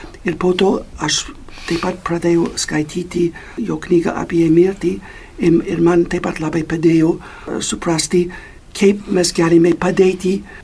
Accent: United States; Lithuanian is a second language; aš esu amerikietis, atsivežau, kai nuo 22 metų buvo pakrikštytas

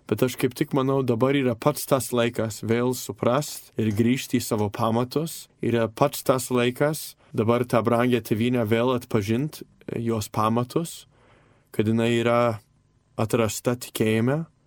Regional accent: United States; Aš aiškiai užaugau Amerikoje.

